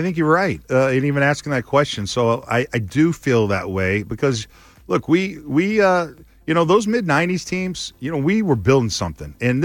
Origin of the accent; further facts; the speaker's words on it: the South, United States; So even though I'm from the South, I'm down with the barbecue